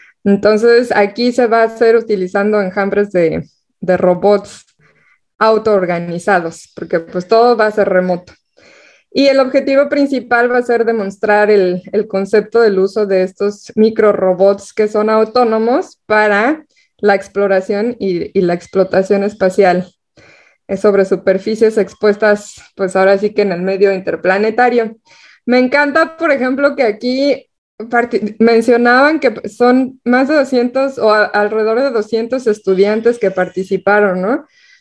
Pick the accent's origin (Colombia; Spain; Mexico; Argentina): Mexico; como mexicanos siempre lo vemos como sí, están los países ricos